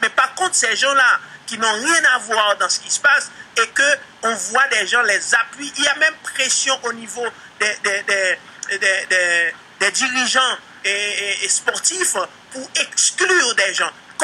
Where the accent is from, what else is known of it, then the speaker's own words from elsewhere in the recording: Quebec, Canada; parce que nous sommes au Québec, nous sommes des Québécois